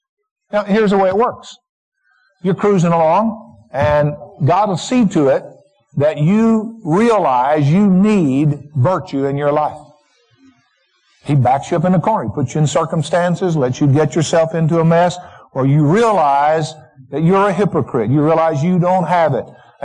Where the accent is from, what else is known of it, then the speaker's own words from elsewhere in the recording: the South, United States; You know, I grew up in the South and, you know, peach orchards and orange groves and stuff like that.